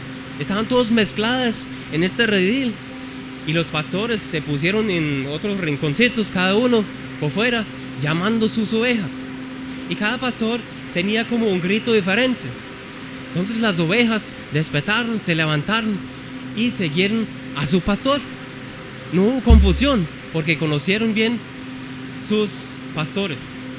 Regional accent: Germany; En mi país, en Alemania, hay pastores.

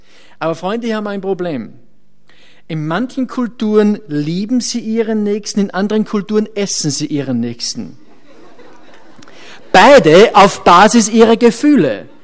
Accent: Austria

